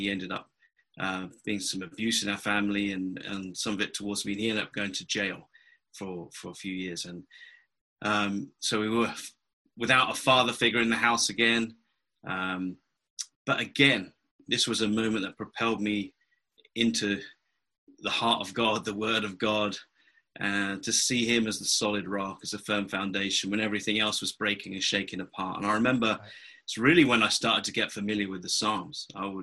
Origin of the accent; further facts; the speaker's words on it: England, United Kingdom; now in California, United States; Well, I come from England. Some people think I come from Australia, and I live in California.